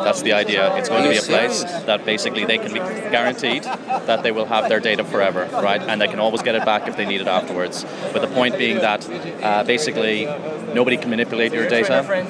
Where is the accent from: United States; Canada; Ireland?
Ireland; Yep. I'm Irish.